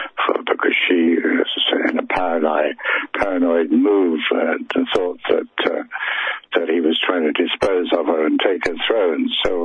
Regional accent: England, United Kingdom; moved away as an adult; also born or lived in United States; now in France; I'm English by birth, and I've probably spent the first 50 years of my life in England, but the last 30 years I've been out in the States for a while, and I've been living in between Portugal and France for the last 20 years.

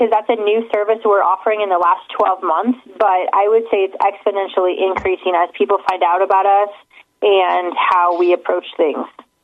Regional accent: Iowa, United States; We're based out of St. Louis, but we have offices in southern Iowa in my hometown and Detroit, Michigan.

